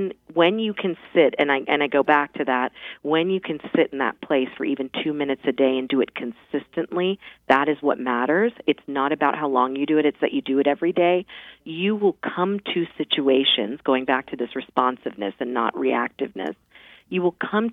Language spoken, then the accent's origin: English; Mount Vernon, Virginia, United States; I grew up in Mount Vernon, and I would see him doing it sitting there after we would go for a run or a family walk or something like that.